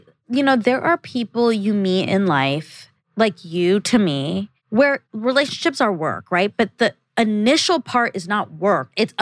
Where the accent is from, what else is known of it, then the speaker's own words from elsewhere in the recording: California, United States; next month, we're going on a trip to my hometown in California. I'm really excited to show them where I come from, introduce them to my friends back home